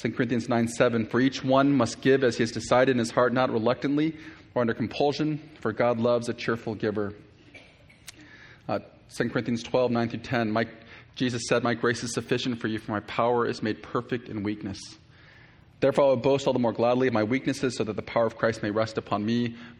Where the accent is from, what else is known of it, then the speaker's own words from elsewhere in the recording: United States; accent: American; Last week, I had to follow Philip DeCourcy after the men's retreat with my normal American accent and all